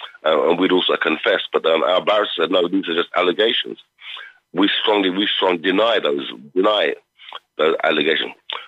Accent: London, United Kingdom; born or raised there

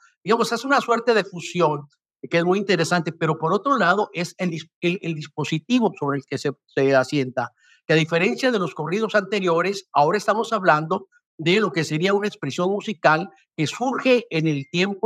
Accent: Tecate, Baja California, Mexico; yo crecí con los Levi's, con la camisa de mezclilla, con sombrero y con botas, porque en mi pueblo Tecate hay muchos ranchos y vamos a montar. Hay una cultura vaquera muy fuerte en el norte.

